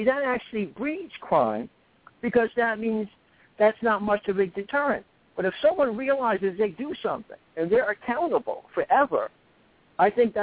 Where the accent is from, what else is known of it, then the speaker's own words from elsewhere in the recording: New York, United States; I might have lent you $5 when we were kids, because I grew up in New York.